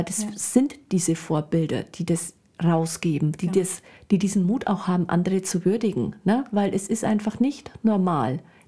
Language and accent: German; Bavaria, Germany; Die Karten wurden in der kleinen Druckerei in meiner Heimat gedruckt, also in Oberfranken. Das hört man natürlich auch, dass ich hier nicht aus Hamburg komme.